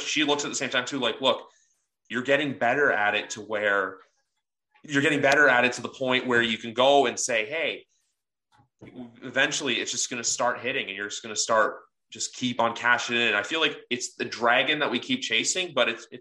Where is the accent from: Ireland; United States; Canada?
Canada; I'm actually Canadian. I don't live in the States.